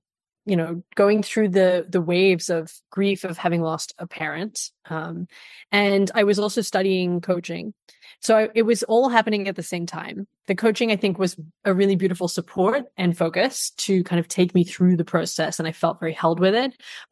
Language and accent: English; Singapore; also born or lived in Paris, France / south of France / London, United Kingdom / Australia; Yeah. I was born in Paris and I grew up in Singapore. I finished my high school in the south of France. And then I have lived in Australia. I've traveled a lot in Asia. I have lived in London, probably the longest. I was in London for about 9 years.